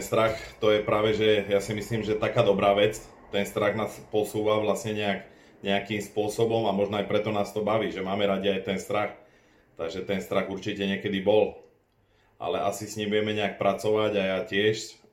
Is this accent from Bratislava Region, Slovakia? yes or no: yes; Bratislava, Bratislava Region, Slovakia; A tak ja som taký chlapec z Petržalky